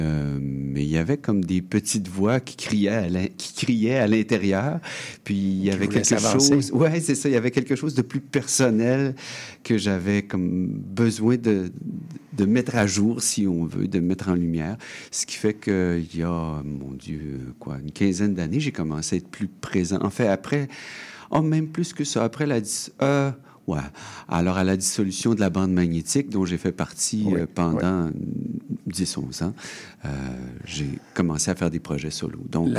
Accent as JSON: {"language": "French", "town": "Quebec City", "region": "Quebec", "country": "Canada", "said": "oui, je viens de Québec"}